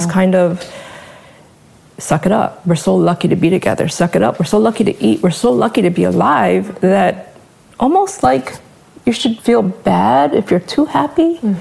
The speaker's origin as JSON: {"language": "English", "town": "Honolulu", "region": "Hawaii", "country": "United States", "tie": "born or raised there", "said": "In Honolulu, Hawaii."}